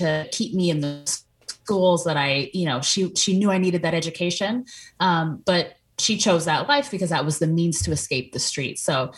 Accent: Minnesota, United States; I talk a little bit in the intro about, you know, my experience as growing up around the Twin Cities.

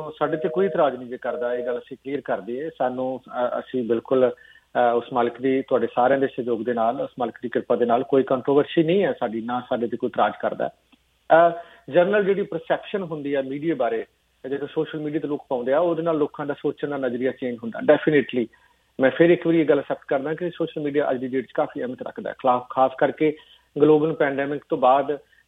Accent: Punjab, India; ਮੈਂ ਵੀ ਇੱਥੇ ਟਿੱਪਣੀ ਦਊਂਗਾ ਕਿਉਂਕਿ ਮੈਂ ਵੀ ਇੱਕ ਪੰਜਾਬੀ ਹਾਂ, ਮੈਂ ਵੀ ਇੱਕ ਕਿਸਾਨ ਹੈ

